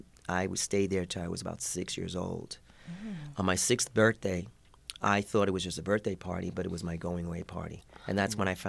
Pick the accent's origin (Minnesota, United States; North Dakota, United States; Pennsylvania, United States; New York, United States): New York, United States; also born or lived in Brooklyn; I'm originally from Spanish Harlem, New York, Upper Manhattan, El Barrio.